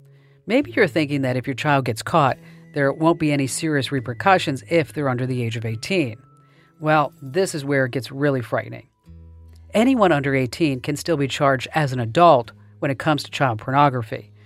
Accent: Arizona, United States; And we're talking about my home state now, Arizona.

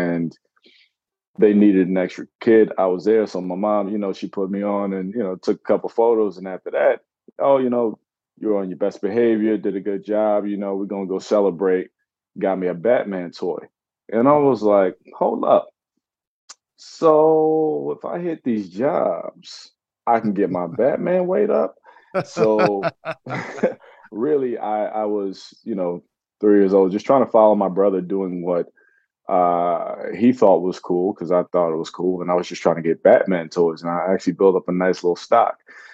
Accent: North Carolina, United States; born there; My brother and I, both of our parents were Marines. So we kind of got moved around a little bit. So born in North Carolina. Then we moved.

